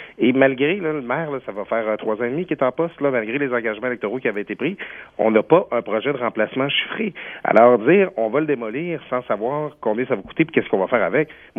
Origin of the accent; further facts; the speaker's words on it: Quebec, Canada; now in Quebec City, Canada; Moi, je viens du Lac-Saint-Jean. Et bon, là, c'est, je m'en vante pas nécessairement en étant à Québec.